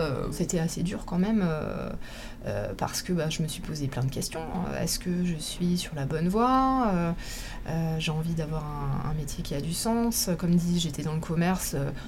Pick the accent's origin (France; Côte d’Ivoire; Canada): France; Mulhouse, Grand Est; born there; Je suis née à Mulhouse